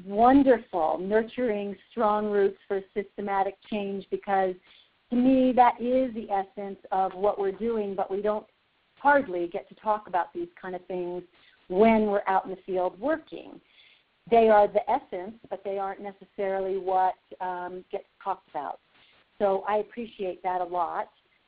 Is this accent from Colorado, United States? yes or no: yes; Fort Collins, Colorado, United States; So I'm from Fort Collins, Colorado, and I met Kay about 8 years ago